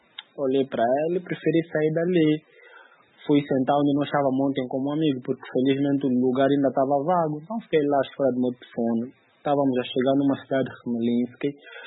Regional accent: Angola; Eu disse que sou angolano.

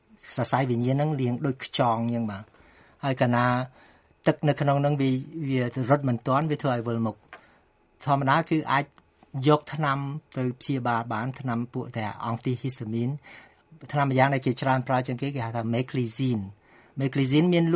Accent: Tang Kouk, Kampong Thom, Cambodia; born there; ខ្ញុំកើតនៅស្រុកតាំងគោកតាំងគោកភូមិតាំងគោកស្រុកបារាយខេត្តកំពង់ធំ

